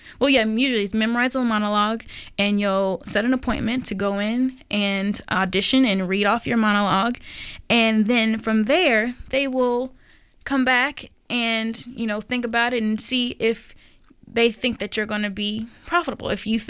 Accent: Los Angeles, California, United States; So if you're interested in acting, and yes, in Portland, it's really different. I'm from Los Angeles.

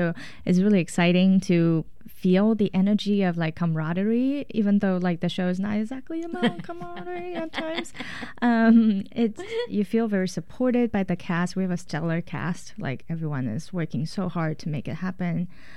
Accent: Taiwan; just growing up in Taiwan

